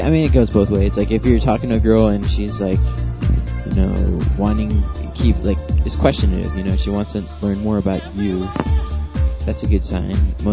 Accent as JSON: {"language": "English", "region": "Midwest", "country": "United States", "said": "We're from the Midwest."}